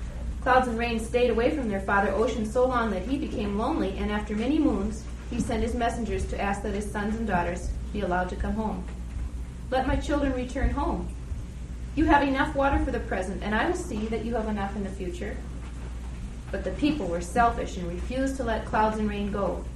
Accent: Midwest, United States; I guess I sort of have to start with an apology for being a Midwesterner talking about the Cascades

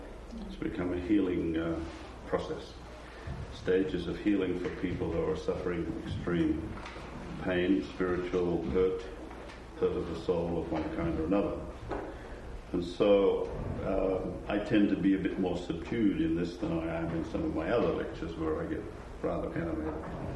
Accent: Australia; Now, I'm from Australia, and most of you probably know where Australia is, but probably know very little about it.

